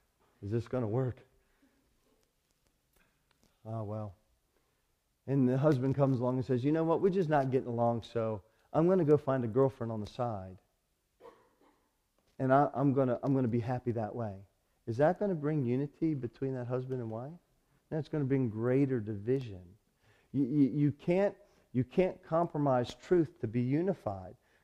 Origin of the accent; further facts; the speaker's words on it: United States; I'm an American.